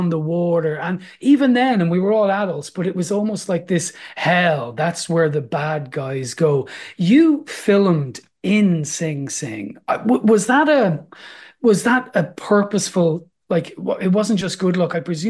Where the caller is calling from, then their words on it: Ireland; I am talking to you from Ireland and I'm Irish